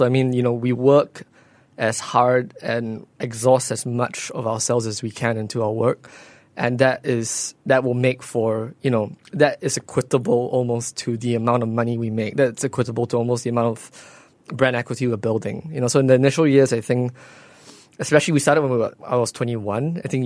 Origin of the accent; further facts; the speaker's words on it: Singapore; We were, as a Singaporean, kind of consuming Singapore culture, consuming regional culture